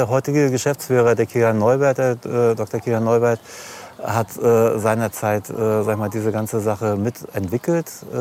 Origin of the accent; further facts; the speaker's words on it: Mecklenburg-Vorpommern, Germany; ich komme aus der Krisengegend. Einigen sagt das was rund um Ludwigslust. So gut wie kein Wasser.